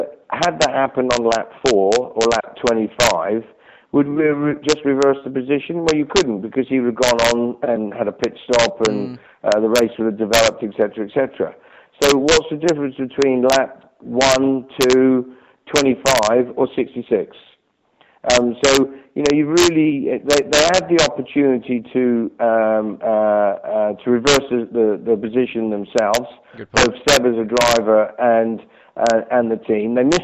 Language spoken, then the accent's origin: English; United Kingdom; But as a Brit, I'm sure I want Jensen, Lewis, or Paul de Rester to do well